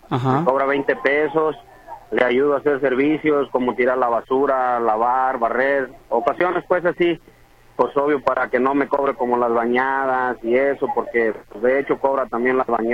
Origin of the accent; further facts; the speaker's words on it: Jiquilpan, Michoacán, Mexico; Yo soy de Jiquilpan, Michoacán.